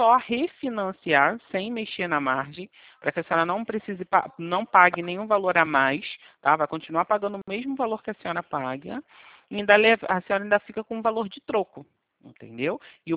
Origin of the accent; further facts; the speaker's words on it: Rio de Janeiro, Brazil; eu sou aqui do Rio mesmo, centro do Rio.